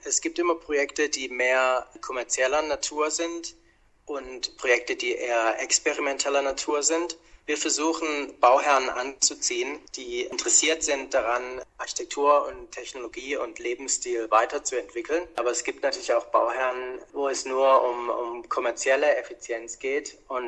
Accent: Germany; moved away as an adult; now in Australia; Das ist immer wieder interessant, auch nach 15 Jahren in Australien, dass man als Deutscher doch sehr interessiert immer aufgenommen wird.

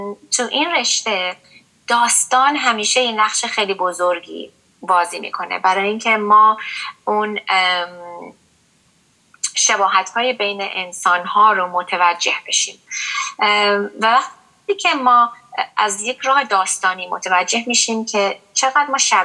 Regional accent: Iran; خب ما ایرانی بودیم، ما ایرانی هستیم

